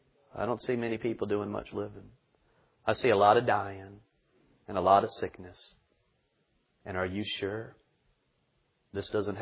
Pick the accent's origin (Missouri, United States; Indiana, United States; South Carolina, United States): South Carolina, United States; I grew up down in South Carolina where they have posters say the other white meat